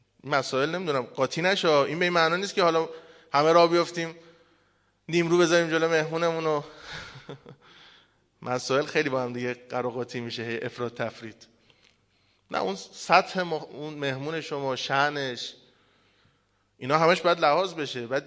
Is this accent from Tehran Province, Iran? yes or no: no; Mashhad, Razavi Khorasan, Iran; ما مشهدیم و حرم امام رضاییم